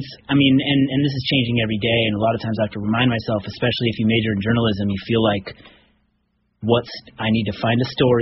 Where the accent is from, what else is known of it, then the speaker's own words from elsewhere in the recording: Winters, California, United States; And I grew up in Winters, about just 10 miles away